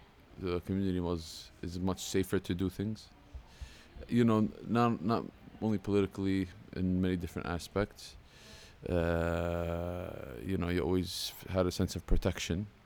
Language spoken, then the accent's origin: English; Brooklyn, New York, United States; I was born in Brooklyn, raised most of my childhood, 1991. I come from Palestinian heritage, and my parents were both Palestinian